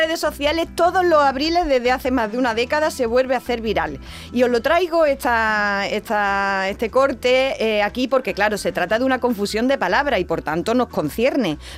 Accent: Andalusia, Spain; accent: Andalusian; este fenómeno propio de nuestro acento, muy característico de nuestro acento, se llama rotacismo

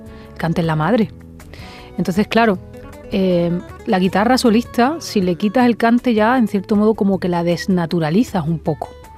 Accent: Region of Murcia, Spain; Soy murciana. Hija de padre jerezano. O sea, al final he pasado muchísimo tiempo en Jerez. Mi abuelo también era jerezano. Bueno, mi abuelo nació en Cádiz, pero se crió en Jerez. Y he pasado mucho tiempo en Jerez.

